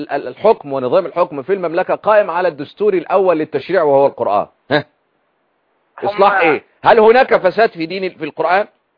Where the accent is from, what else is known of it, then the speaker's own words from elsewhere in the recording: Egypt; عندنا في مصر